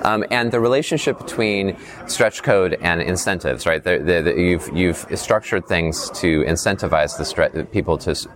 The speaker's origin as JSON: {"language": "English", "town": "Seattle", "region": "Washington", "country": "United States", "said": "And I know that I'm from Seattle, and I know that some of the conversations have sometimes veered that way in Washington"}